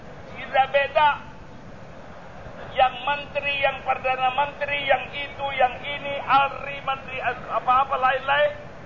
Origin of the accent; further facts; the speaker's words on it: South Kalimantan, Indonesia; Saya orang Indonesia, saya orang Banjar